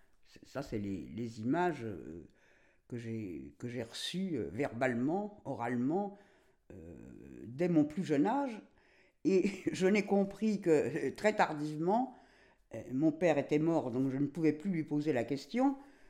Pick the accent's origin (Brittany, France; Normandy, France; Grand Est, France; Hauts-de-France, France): Grand Est, France; Bayel; je suis né en 1945 à Bayel. Donc, je suis bayéloise.